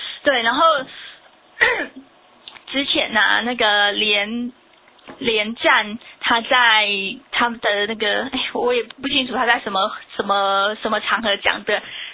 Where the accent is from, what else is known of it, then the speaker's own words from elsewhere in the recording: Taiwan; 每个人问我来自哪里的时候，我说我来自台湾